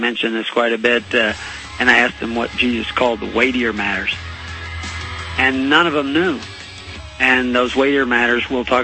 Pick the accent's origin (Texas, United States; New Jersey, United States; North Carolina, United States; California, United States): Texas, United States; I wrote an article about that once because I was raised in Texas